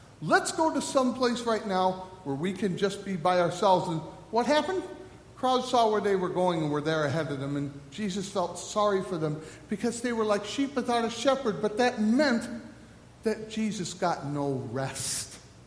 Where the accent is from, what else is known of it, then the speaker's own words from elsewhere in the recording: Midwest, United States; also born or lived in El Paso, Texas; I grew up in the Midwest where there wasn't a lot of cognizance about the stuff that was going on. But then my parents moved to El Paso, Texas.